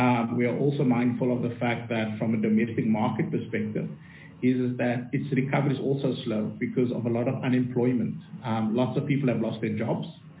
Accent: South Africa; I think if we look at South Africans and how we all rallied to clean up, to help each other

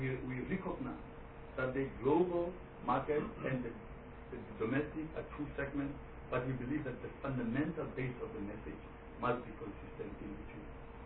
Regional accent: South Africa; We actually really say that as a South African, I'm prepared to do something.

